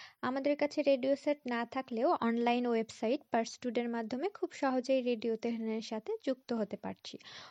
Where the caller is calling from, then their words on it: Rajshahi, Rajshahi Division, Bangladesh; রাজশাহী বোয়ালিয়া থেকে বলছি। আমি বাচ্চাদের স্কুলে পড়াই।